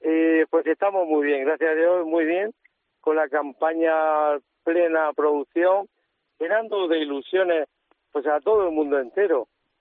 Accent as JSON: {"language": "Spanish", "region": "Region of Murcia", "country": "Spain", "said": "porque bien dice que somos murcianos"}